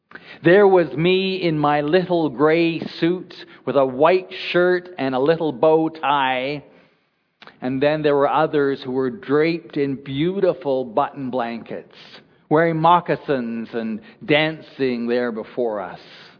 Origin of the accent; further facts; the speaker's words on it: Prince Rupert, British Columbia, Canada; I have other memories from when I was growing up in Prince Rupert.